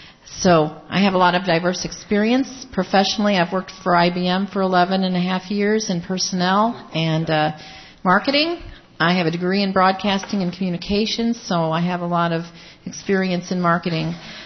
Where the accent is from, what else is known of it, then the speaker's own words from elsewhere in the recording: Missouri, United States; I'm from Missouri, and I have a lot of experience in management, board experience, and on nonprofits.